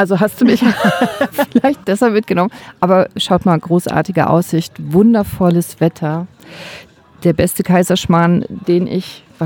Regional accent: Remscheid, North Rhine-Westphalia, Germany; Also ich komme aus Remscheid. Das wird jetzt keiner kennen.

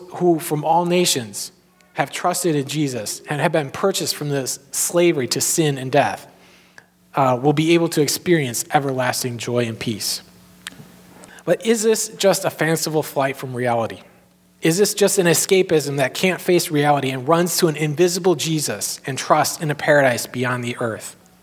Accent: Chicago, Illinois, United States; now in New York, United States; But I have to explain a little bit in that I'm from Chicago, and people from Chicago who come to New York, mostly they come because they get a job transfer.

